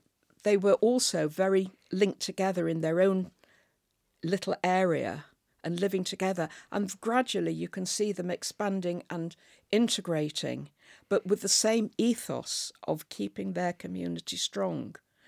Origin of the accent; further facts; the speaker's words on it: Southport, North West England, United Kingdom; also born or lived in Liverpool; Len lived in Southport, which was not very far away, where I was brought up and educated.